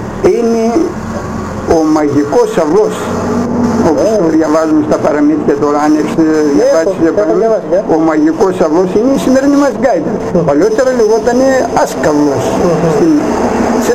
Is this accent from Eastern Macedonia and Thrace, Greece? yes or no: yes; Didymoteicho, Eastern Macedonia and Thrace, Greece; Εγώ γεννήθηκα εδώ στο Δημότυχο το 1926.